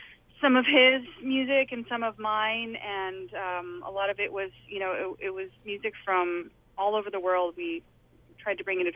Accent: Boulder, Colorado, United States; now in California, United States; I grew up outside of Denver, Colorado, and then in Boulder.

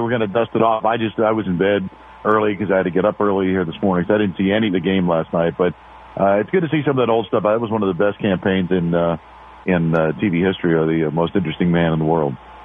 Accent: Denver, Colorado, United States; born there; because I was born in Denver, and it was snowing on my birthday

